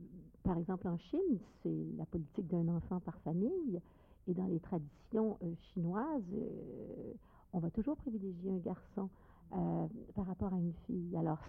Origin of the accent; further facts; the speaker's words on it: Quebec, Canada; je suis québécoise, je viens d'un pays de neige, de froid.